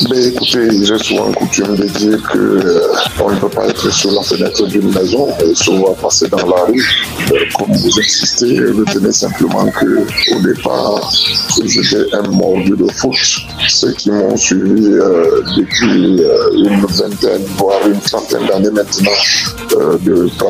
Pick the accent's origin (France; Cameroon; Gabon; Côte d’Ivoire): Cameroon; la Coupe d'Afrique des Nations qui s'est déroulée chez nous au Cameroun.